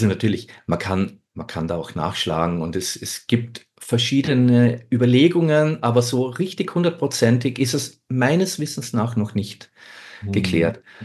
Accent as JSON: {"language": "German", "region": "Styria", "country": "Austria", "said": "in der Steiermark, also da wo ich herkomme, in der Obersteiermark"}